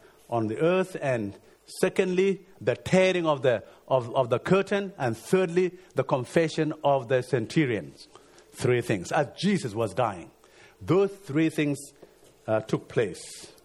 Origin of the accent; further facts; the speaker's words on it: South Sudan; When I was growing up in South Sudan